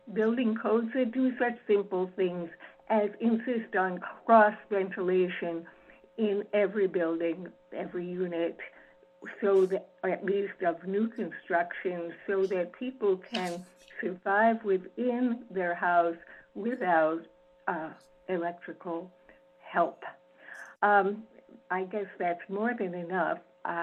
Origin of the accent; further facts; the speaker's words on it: Edmonds, Washington, United States; from Edmonds